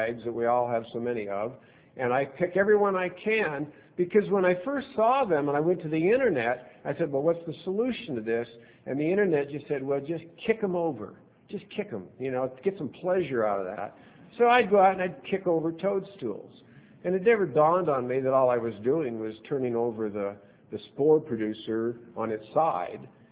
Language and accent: English; Pacific Northwest, United States; And the Northwest, I grew up in the Northwest. The Northwest has trees.